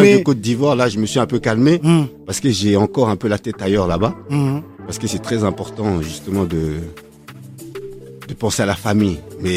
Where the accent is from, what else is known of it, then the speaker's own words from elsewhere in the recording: Grigny, Île-de-France, France; En fait, moi, je suis un mec originaire de Grigny.